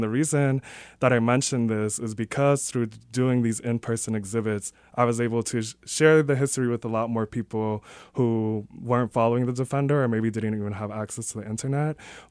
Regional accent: East Coast, United States; now in Kansas City, United States; So I'm a Kansas City transplant. I moved here in 2021, and I'm originally from the East Coast.

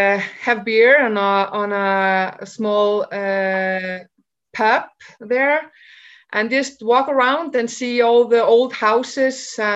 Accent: Ísafjörður, Westfjords, Iceland; English is a second language; And my hometown, I was born and raised in Ísafjörður, where the Westwards Way will start and end.

